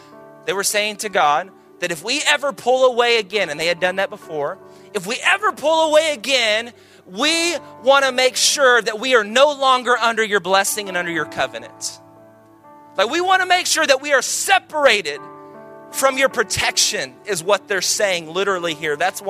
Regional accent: Texas, United States; I'm from Texas, and so I had like 3 people there out of the hundreds of people

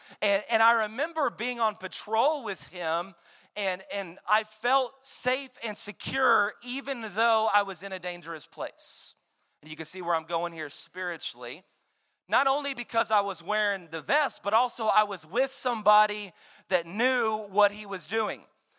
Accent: Dallas, Texas, United States; I'm from Dallas. A lot of you know that, so forgive me.

